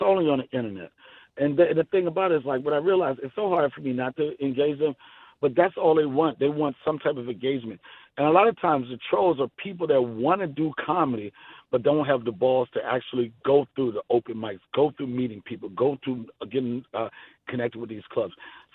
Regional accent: Washington, District of Columbia, United States; And I grew up in Washington, D.C., I could say at the South.

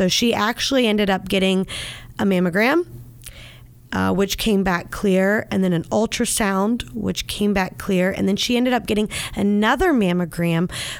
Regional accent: Dayton, Ohio, United States; We all should be. We're from Dayton, right?

